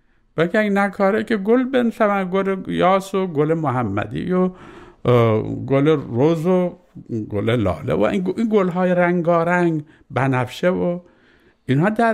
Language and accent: Persian; Iran; ما به عنوان یک ایرانی شیعه و حتی مسلمان